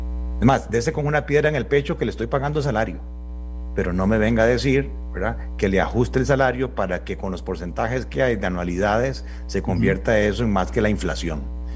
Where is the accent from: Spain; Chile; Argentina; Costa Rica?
Costa Rica; somos más que Noruega, más que Dinamarca, más que Finlandia